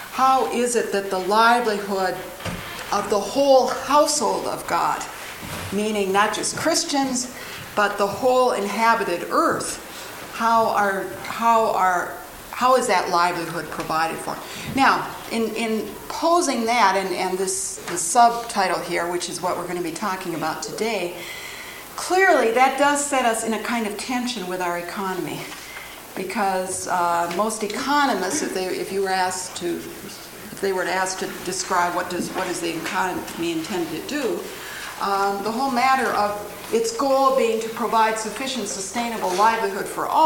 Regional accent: Chicago, Illinois, United States; I'm from Chicago

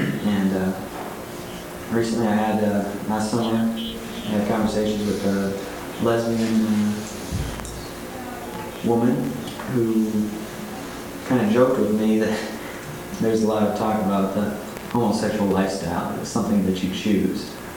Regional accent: Tacoma, Washington, United States; I come from Tacoma. My dad is a professor at BLU.

